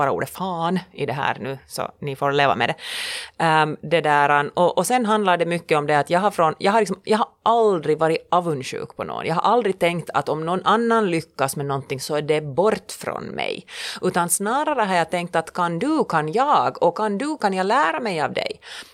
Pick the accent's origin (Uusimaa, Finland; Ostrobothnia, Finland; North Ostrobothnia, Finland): Uusimaa, Finland; Porvoo; någonting som störde mig själv under min uppväxt i Borgå var det att den här finlandssvenska kretsen